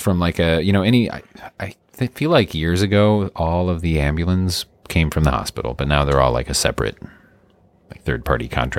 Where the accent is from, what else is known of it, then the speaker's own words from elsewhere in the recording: Midwest, United States; I'm from the Midwest, so I just apologize for everything.